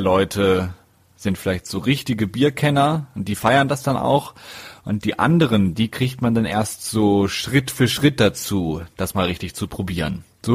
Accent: Detmold, North Rhine-Westphalia, Germany; Da gibt es zum Beispiel ein Berlin, ein Detmold, wo ich herkomme.

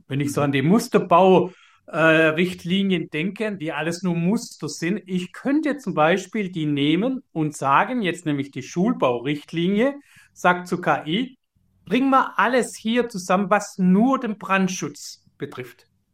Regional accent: Baden-Württemberg, Germany; accent: Swabian; ich schwätze Schwäbisch

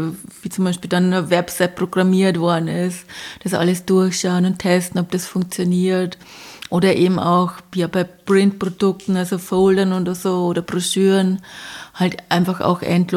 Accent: Bavaria, Germany; Naja, also bei uns, ich komme aus Bayern, ja.

